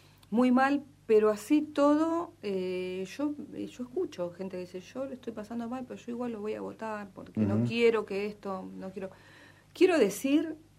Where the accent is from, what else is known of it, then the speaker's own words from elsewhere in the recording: Avellaneda, Buenos Aires Province, Argentina; Yo soy de Piñeiro, que es el barrio que está pegadito al Riachuelo y es la entrada de Avellaneda